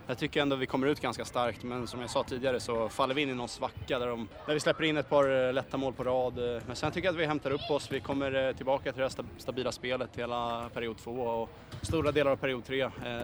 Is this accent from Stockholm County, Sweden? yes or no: yes; Åkersberga, Stockholm County, Sweden; jag kommer från Åkersberga, en förort till Stockholm.